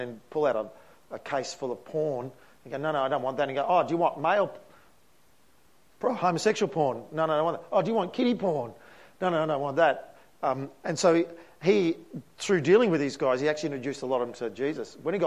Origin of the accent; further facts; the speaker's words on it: Australia; this is where we're really slack as Aussie blokes